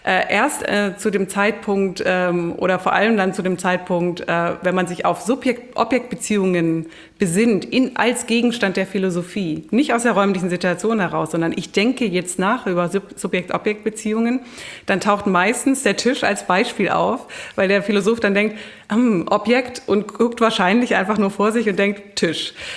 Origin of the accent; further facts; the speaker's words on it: Stuttgart, Baden-Württemberg, Germany; Aber ich komme ja aus Stuttgart, aus Süddeutschland.